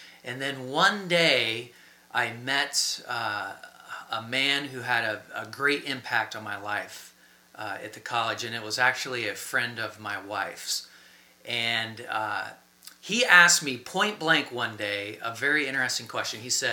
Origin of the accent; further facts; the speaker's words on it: Bellefontaine, Ohio, United States; I grew up right outside of Bell Fountain, Ohio, grew up on a small farm, and we went to church every Sunday in a small church just down the road.